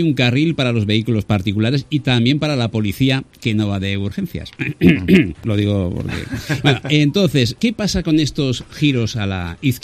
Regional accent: Valencia, Valencian Community, Spain; todos los que somos de Valencia sí sabemos de lo que está hablando, ¿eh?

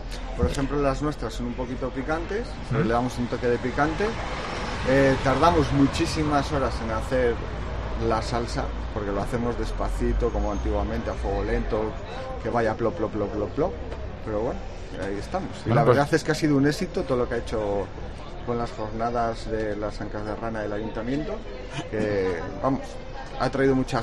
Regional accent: La Bañeza, Castile and León, Spain; Es que somos de La Bañeza.

